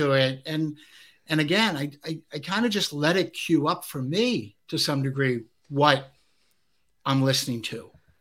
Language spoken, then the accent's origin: English; Ireland; I travel to places that as an Irishman, I probably wouldn't be let into